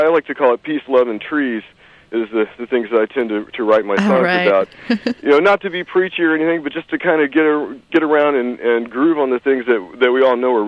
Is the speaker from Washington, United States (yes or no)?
yes; Seattle, Washington, United States; That's right. We're from Seattle, and we've played around the Northwest.